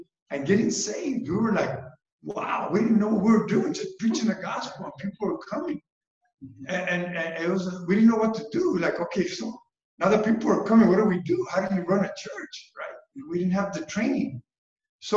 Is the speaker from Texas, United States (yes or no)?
yes; Houston, Texas, United States; born there; so my siblings and I were all born in Houston, Texas. So I am an American citizen.